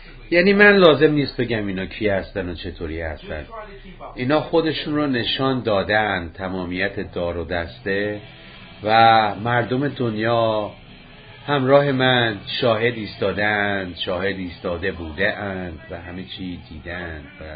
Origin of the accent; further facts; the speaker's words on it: Iran; من مثلا ایرانیم،